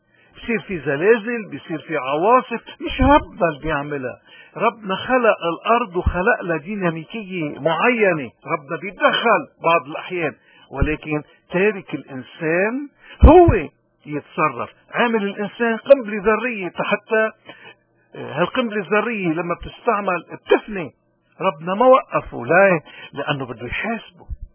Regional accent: Lebanon; نحن كلبنانيين اليوم نحن هالحرية عم نستعملها؟ هل نحن فعلا كمواطنين لبنانيين عارفين قيمة الحرية؟

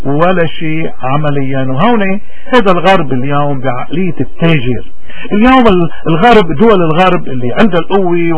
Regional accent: Lebanon; صاير فينا مع الأمريكان والغرب للأسف كلبنانيين تحديدا وكسوريين يمكن بشكل أوضح

